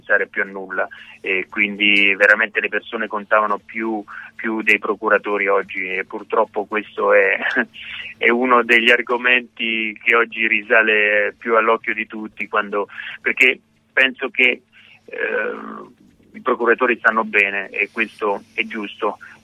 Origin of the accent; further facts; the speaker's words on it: Molise, Italy; quella caratteristica che mi ha sempre contraddistinto da molisano